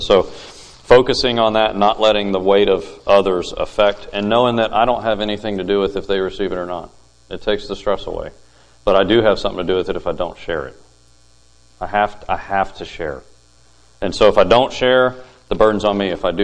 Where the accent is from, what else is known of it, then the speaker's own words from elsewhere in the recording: Knoxville, Tennessee, United States; born there; now in Nicholasville, United States; I've been called to Nicholasville, Kentucky. I was born in Knoxville. We landed in Nicholasville.